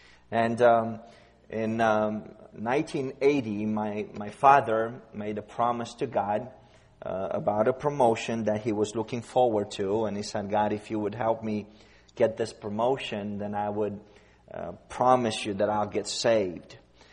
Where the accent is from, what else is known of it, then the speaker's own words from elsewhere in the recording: Romania; born there; English is a second language; I was born in Romania in 1974 when the country was under communism.